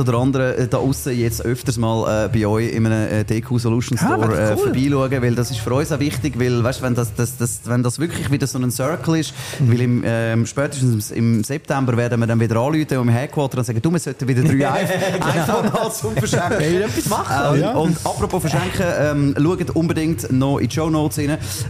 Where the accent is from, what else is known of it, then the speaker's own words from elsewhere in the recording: Switzerland; wir als Schweizer, die das Sideloading nicht haben